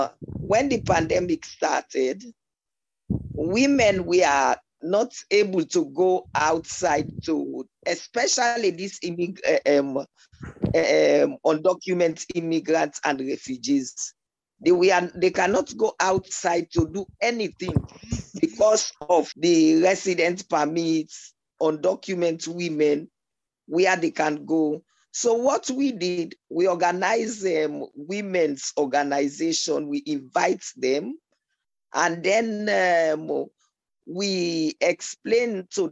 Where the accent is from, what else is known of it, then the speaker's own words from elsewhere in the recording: Sierra Leone; and I'm from Sierra Leone.